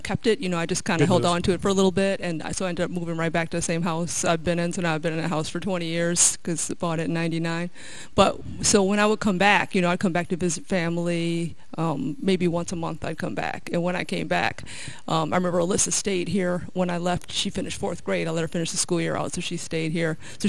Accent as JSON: {"language": "English", "town": "Buffalo", "region": "New York", "country": "United States", "said": "Okay, well, see, I'm from Buffalo. I went to high school in Buffalo. I went to college in Buffalo. I got my first job in Niagara Falls, and then I got the job at the Buffalo News. So Buffalo is the only place I ever lived"}